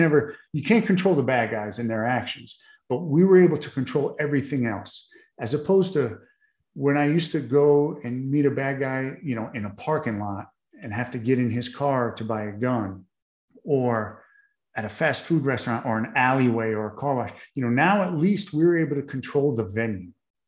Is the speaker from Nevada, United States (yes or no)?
no; New York, United States; You know, I was from New York and I had mobster associates up there who would buy guns from me